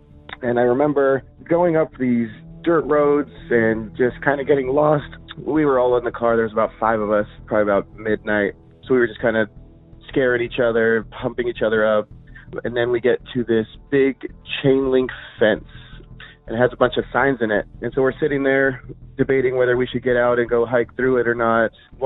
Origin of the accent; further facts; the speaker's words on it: Yorba Linda, California, United States; I grew up in the Yorba Linda area, so Orange County.